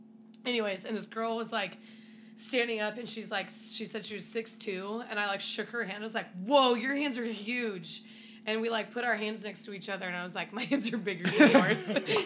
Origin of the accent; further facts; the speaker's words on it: Norway; Oh, yeah, they're not. I'm technically from Norway.